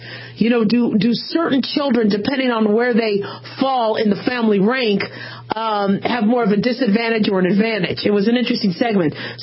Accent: Phoenix, Arizona, United States; I grew up in Phoenix in the desert.

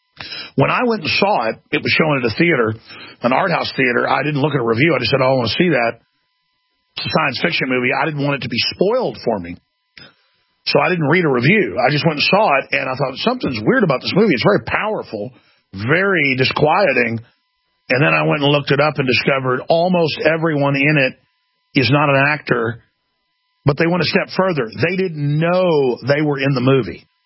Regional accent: Texas, United States; Because I'm from East Texas.

